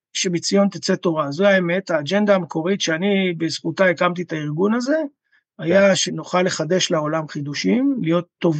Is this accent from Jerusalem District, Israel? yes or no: yes; Jerusalem, Jerusalem District, Israel; אז אני בירושלים, אני ירושלמי, משפחה ותיקה בירושלים, 17 דורות